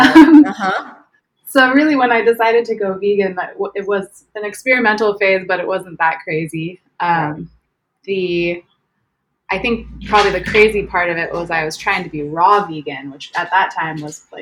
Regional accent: Oregon, United States; also born or lived in California; Yeah. So I grew up in Oregon. I was born in California and we ended up going back there when I was in my sophomore year of high school.

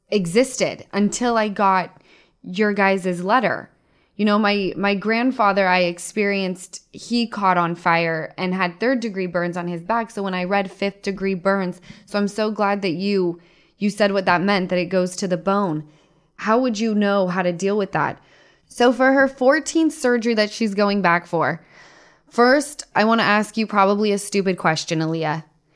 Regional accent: Utah, United States; What about the Utah Jazz? I'm from Utah, you know.

